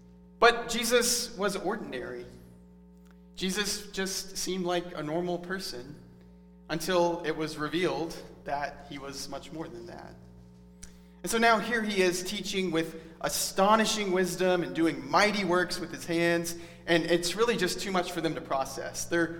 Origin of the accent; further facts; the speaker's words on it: Prattville, Alabama, United States; that was one of the less embarrassing things that I did as I grew up in Prattville.